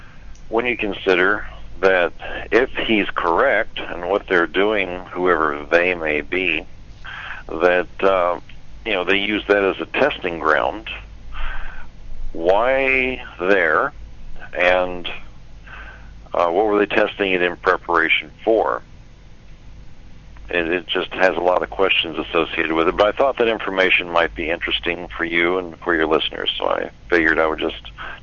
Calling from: Phoenix, Arizona, United States; Kevin, I'm calling from Phoenix.

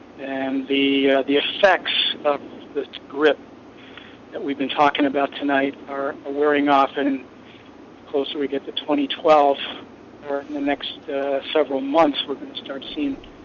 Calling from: Pittsfield, Massachusetts, United States; I'm calling from Pittsfield, Massachusetts.

